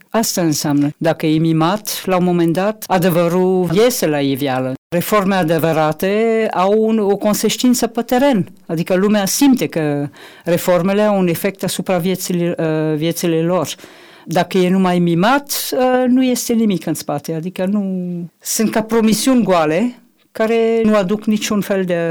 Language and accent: Romanian; France; Romanian is a second language; eu sunt franțuzoaică.